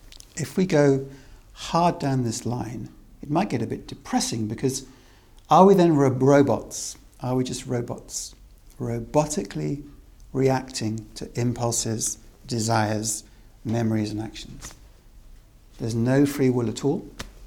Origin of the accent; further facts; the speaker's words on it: Wales, United Kingdom; If you're born, if you're a Welsh boy, I'm a Welsh boy, we don't chuckle so much as the Tibetans.